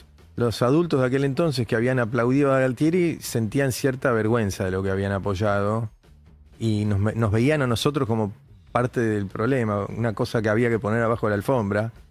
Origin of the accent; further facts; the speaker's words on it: Argentina; Yo soy argentino de quinta generación, descendiente de escoceses y de irlandeses, que llegaron a la Argentina en 1840, mis tatarabuelos. Entonces, bueno, mis abuelos me criaron hablando inglés de chico